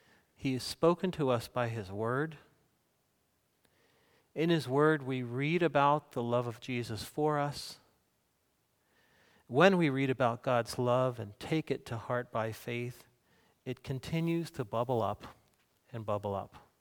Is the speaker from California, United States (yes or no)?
no; New Jersey, United States; As a boy, I grew up on Barnegat Bay in New Jersey.